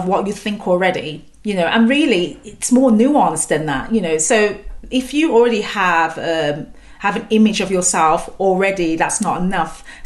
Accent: Birmingham, West Midlands, United Kingdom; I'm from Birmingham, I'm from the north, not from the city. I'm from like a little village on the outskirts of North Birmingham.

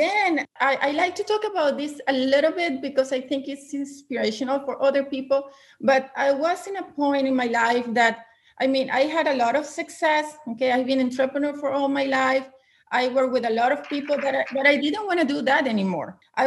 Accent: Venezuela; English is a second language; I was born and raised in Latin America, actually in Venezuela, which is South America.

